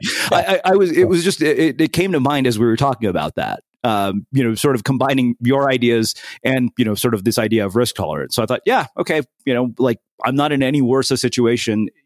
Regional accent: India; I'm an Indian person who sucks at math

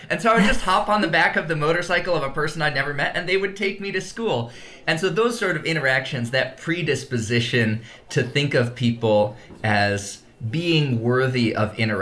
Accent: Indonesia; also born or lived in United States; You know, because I grew up in Indonesia, when I would be in the United States, I would be like, well, I'm technically from the United States, but I don't really feel like I own this place because everybody else lives here.

